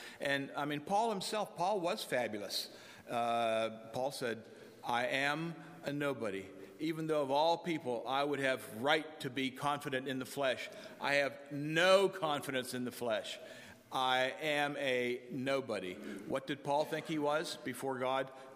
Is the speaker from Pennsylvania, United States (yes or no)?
yes; Du Bois, Pennsylvania, United States; Then I will be fabulous because I'm from Du Bois.